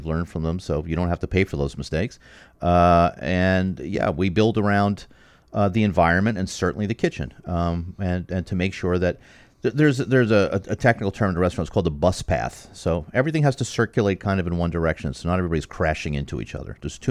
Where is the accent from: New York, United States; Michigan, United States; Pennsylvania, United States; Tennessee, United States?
New York, United States; Brooklyn; now in Miami, United States; I'm from Brooklyn.